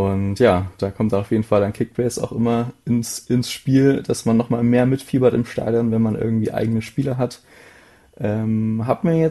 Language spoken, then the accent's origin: German; Leipzig, Saxony, Germany; ich bin geboren, aufgewachsen in Leipzig